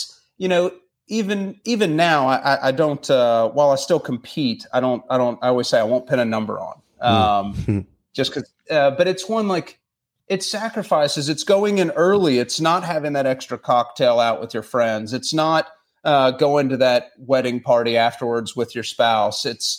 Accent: the South, United States; especially growing up in the South, they're not in like desirable areas. We're not on the West Coast.

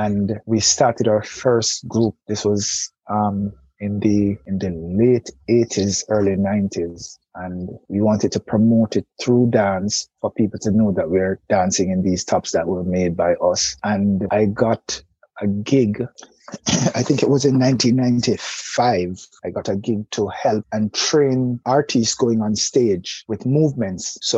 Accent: Kingston, Jamaica; Okay, I grew up in the Mullines Road area. And this is what you'd almost call almost in the heart of Kingston.

